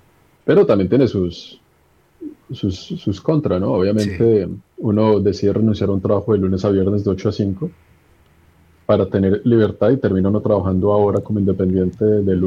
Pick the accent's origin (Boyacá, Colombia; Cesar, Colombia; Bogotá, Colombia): Bogotá, Colombia; born or raised there